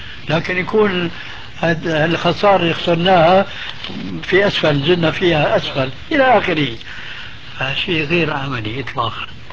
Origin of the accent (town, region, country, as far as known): Syria